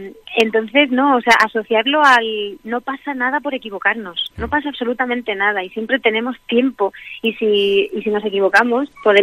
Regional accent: Albacete, Castilla-La Mancha, Spain; Pero bueno, de mi tierra, sí que de mis platos favoritos, allí son bastante copiosos

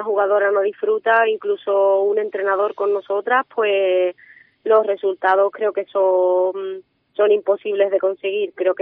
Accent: San Fernando, Spain; yo he nacido aquí en San Fernando y soy de San Fernando desde pequeña

